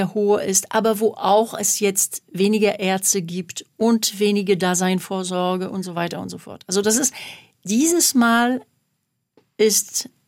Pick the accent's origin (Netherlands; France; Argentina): France; Marseille, Provence-Alpes-Côte d'Azur; German is a second language; now in Germany; ich bin 64 geboren und bin ein Kind des Élysée-Vertrags. Das heißt, ich bin in Marseille aufgewachsen